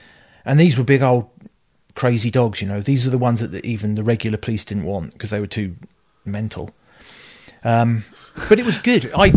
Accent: South East England, United Kingdom; we moved down south, down to Kent. I grew up in Kent.

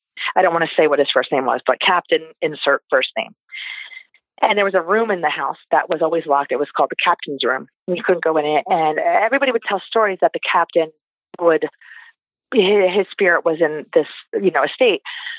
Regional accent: Pennsylvania, United States; You know, we're from Pennsylvania, but this is a very open construction architecture out in the nature

